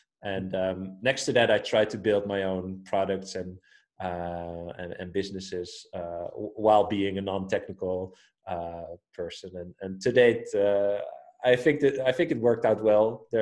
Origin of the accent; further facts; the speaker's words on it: Amsterdam, North Holland, Netherlands; I'm from Amsterdam.